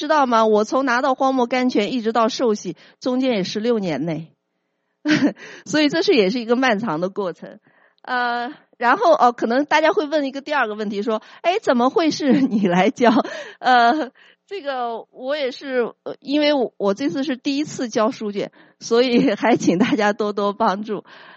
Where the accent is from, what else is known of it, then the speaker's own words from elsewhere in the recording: Nanjing, Jiangsu, China; 我奶奶啊，我们家其实是南京的。